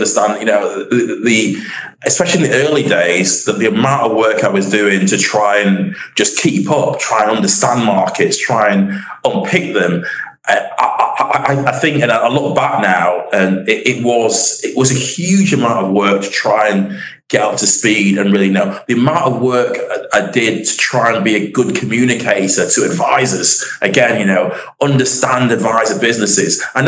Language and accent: English; Manchester, North West England, United Kingdom; accent: northern; I grew up in Manchester, single parent home, not in the most well-off area.